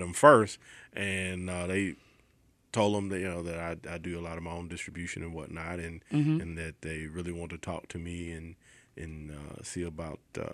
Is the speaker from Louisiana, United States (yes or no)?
no; Houston, Texas, United States; So I grew up in Houston